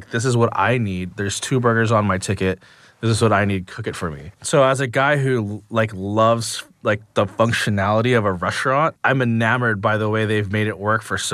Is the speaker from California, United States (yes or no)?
yes; Pico Rivera, California, United States; I grew up in Pico Rivera, but by the time my parents moved to San Marino, I was going to college out here on the west side